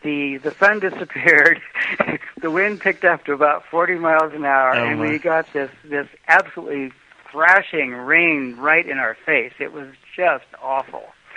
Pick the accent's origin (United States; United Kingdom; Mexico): Mexico; accent: Mexican; English is a second language